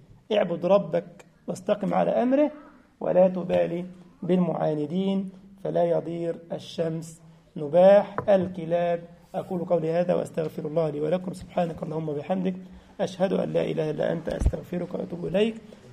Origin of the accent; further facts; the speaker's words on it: Egypt; عارفين فرعون ده جسمانه موجود عندنا في مصر